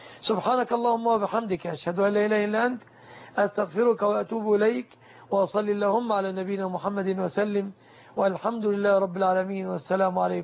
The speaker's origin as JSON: {"language": "Arabic", "country": "Egypt", "said": "بلادنا مصر"}